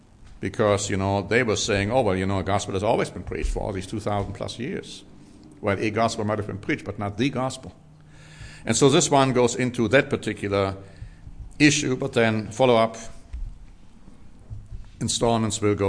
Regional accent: Germany; You see, when I grew up in Germany, and all these years having had close contact with German friends, relatives, brethren, Germany has been deeply pacifistic overall.

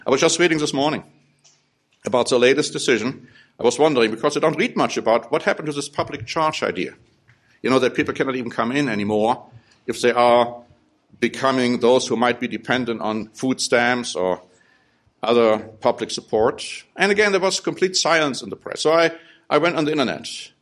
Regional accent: United States; The American people in particular, and I am an American too

